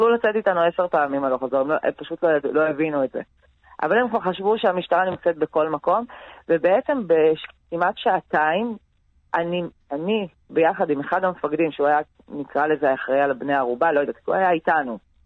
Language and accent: Hebrew; Be'eri, Southern District, Israel; מקיבוץ ברי